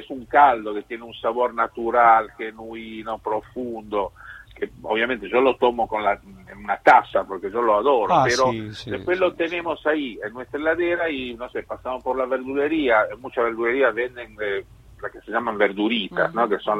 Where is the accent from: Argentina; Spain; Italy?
Italy; yo ahora pienso en Italia porque soy italiano